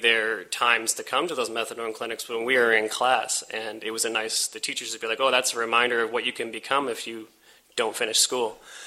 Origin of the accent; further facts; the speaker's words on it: Ontario, Canada; now in Halifax, Canada; I'm not from Halifax. I'm actually from Ontario